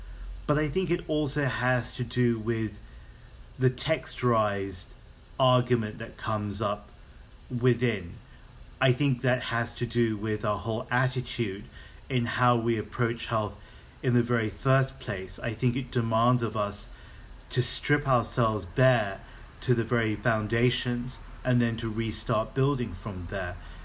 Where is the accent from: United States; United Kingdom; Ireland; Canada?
United Kingdom; London; I was born in London. I grew up there as well. My parents are from Hong Kong, my father, and my mother has a background in Indonesia, Malaysia, and Singapore.